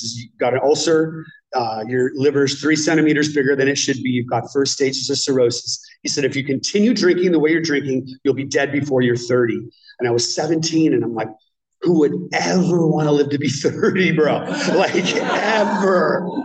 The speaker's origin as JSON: {"language": "English", "town": "Santa Cruz", "region": "California", "country": "United States", "tie": "born or raised there", "said": "I grew up in the Bay Area. I was in Santa Cruz"}